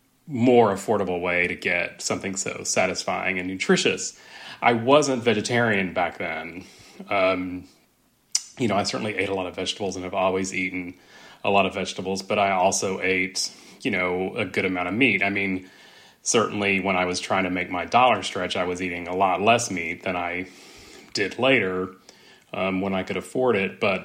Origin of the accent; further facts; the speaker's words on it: Texas, United States; I mean, I grew up in West Texas and we went out to eat at a lot of Tex-Mex restaurants